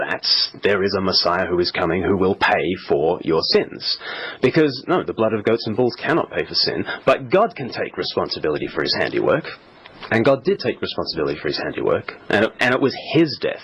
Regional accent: Australia; I'm from Australia

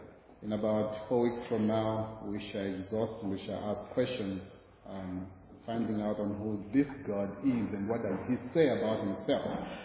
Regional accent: Kempton Park, Gauteng, South Africa; I come from Kempton Park and I'm lecturing at Nkanya

